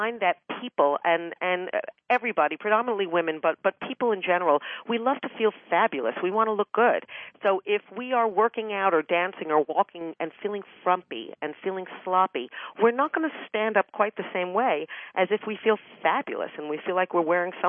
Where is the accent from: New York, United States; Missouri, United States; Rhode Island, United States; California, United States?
New York, United States; New York City; I grew up in New York City, born in 1959